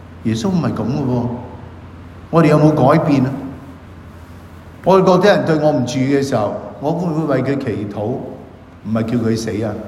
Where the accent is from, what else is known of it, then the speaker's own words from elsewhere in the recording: Hong Kong; 我是香港人，成日都趕時間啊！